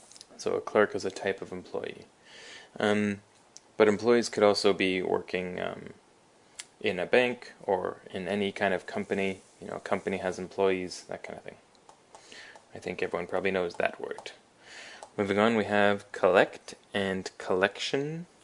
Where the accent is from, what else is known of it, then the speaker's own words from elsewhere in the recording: Canada; That's because I'm Canadian